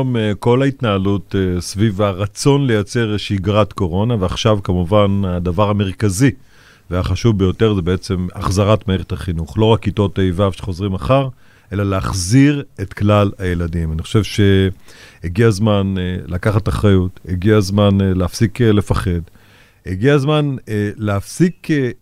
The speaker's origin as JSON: {"language": "Hebrew", "town": "Beit She'an", "region": "Northern District", "country": "Israel", "tie": "born or raised there", "said": "בסדר, אני נולדתי בבית שאן, ואני היום מנהל את העיר מודיעין."}